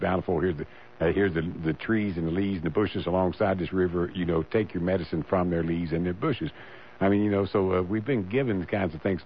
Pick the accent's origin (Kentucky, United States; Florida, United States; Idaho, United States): Kentucky, United States; hundreds of thousands of Kentuckians, my home state